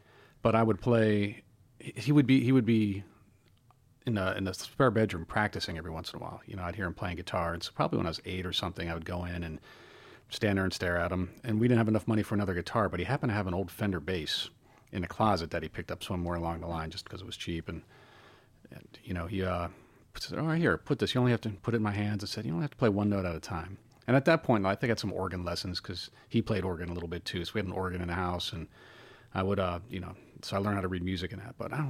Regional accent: Youngstown, Ohio, United States; I grew up outside of Youngstown, Ohio. So it was a big blues town and rock town.

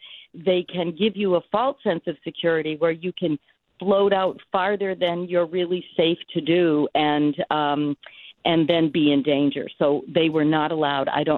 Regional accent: Old Orchard Beach, Maine, United States; I grew up in Old Orchard Beach.

